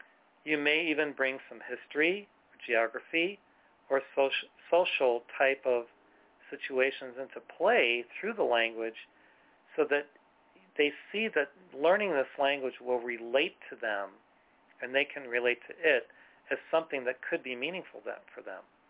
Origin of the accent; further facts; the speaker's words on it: Illinois, United States; because I grew up near Chicago in a fairly well-to-do, fairly rich suburb that was virtually all white people.